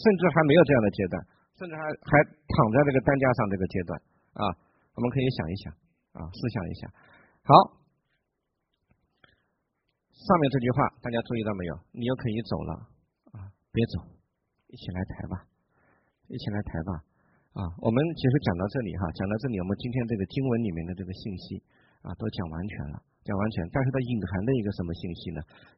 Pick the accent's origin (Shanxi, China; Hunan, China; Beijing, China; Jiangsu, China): Hunan, China; 这是我小时候在我们那个湖南农村的时候经常看到的。我小时候在湖南长大的啊